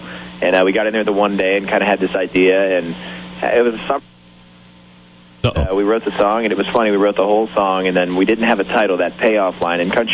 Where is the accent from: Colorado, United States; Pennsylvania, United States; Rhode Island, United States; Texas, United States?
Pennsylvania, United States; I grew up in Pennsylvania